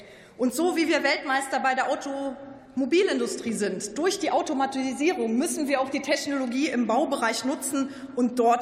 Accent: Konz, Rhineland-Palatinate, Germany; weil mein Vater hat in meiner Heimat Konz früher in einer Fabrik an Baggern geschraubt.

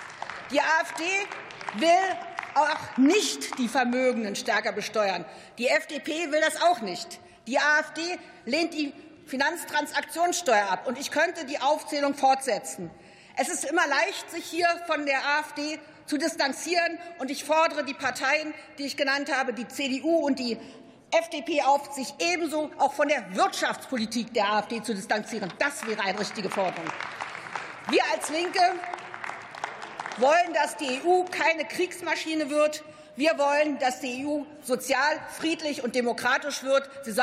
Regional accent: East Germany, Germany; Und als Ostdeutsche sage ich Ihnen, wir haben zweimal eine Währungsunion mitgemacht.

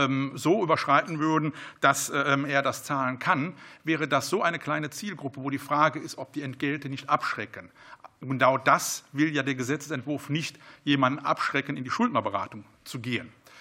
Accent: Rhineland, Germany; Auch ich komme aus dem Rheinland und wir haben da so ein schönes Karnevalslied.

